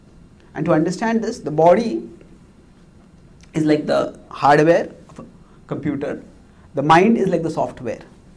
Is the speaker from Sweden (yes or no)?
no; India; English is a second language; And I come from India. So in India, when relatives come to meet a family and they have a small child